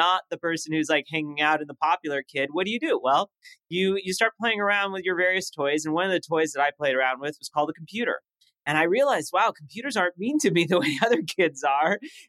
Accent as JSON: {"language": "English", "town": "Los Angeles", "region": "California", "country": "United States", "tie": "born or raised there", "accent": "French", "first_language": "French", "second_language": "English", "said": "My first language was French. So, you know, I'm growing up in Los Angeles with this like thick French accent."}